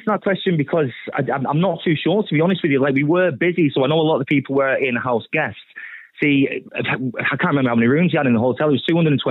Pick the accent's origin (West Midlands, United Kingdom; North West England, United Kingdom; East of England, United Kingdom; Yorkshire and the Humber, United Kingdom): North West England, United Kingdom; Manchester; also born or lived in Dublin; I'm actually originally from Dublin, but yes, I was raised in Manchester with other family.